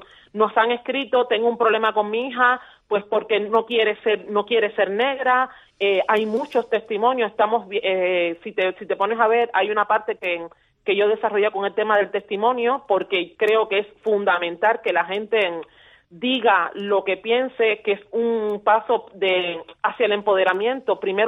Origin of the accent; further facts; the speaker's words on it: Cuba; moved away; yo de Cuba me fui y aún no tenía conciencia de esto. Tengo que decir también que yo me fui de Cuba hace 10 años.